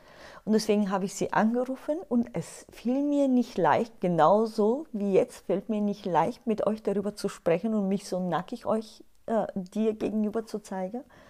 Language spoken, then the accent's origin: German; Bulgaria; ich komme aus Bulgarien